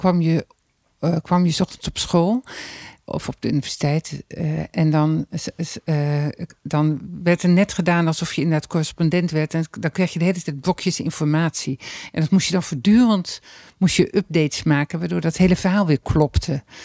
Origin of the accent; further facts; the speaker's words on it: Amsterdam, North Holland, Netherlands; En als ik ze dan probeerde uit te leggen dat ik uit Amsterdam kwam